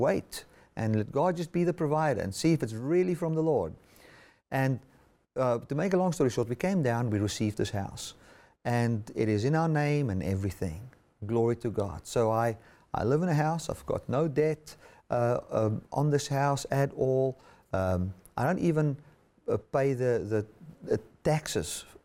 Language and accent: English; Sabie, Mpumalanga, South Africa; I grew up in Mpumalanga and Sabi in the old Eastern Transvaal, and just amongst mountains and streams and all those kind of things.